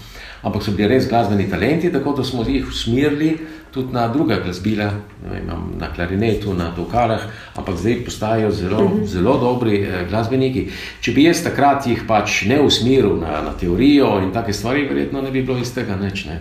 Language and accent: Slovenian; Trieste, Friuli-Venezia Giulia, Italy; jaz sem tle nekako foreš, no, prihajam iz Trsta, tako da se vozim vsak dan.